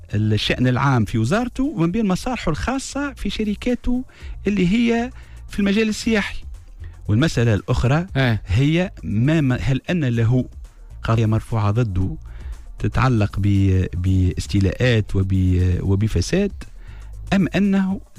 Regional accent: Tunisia; انا مواطن تونسي

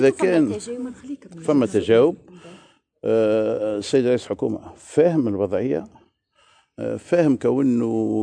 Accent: Tunisia; احنا كفاءات تونسية قاعدة تقطع تمشي لبرا

